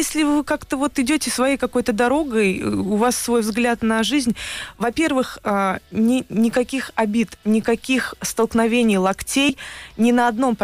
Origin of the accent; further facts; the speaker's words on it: Samara, Samara Oblast, Russia; я из Самары, сама из города.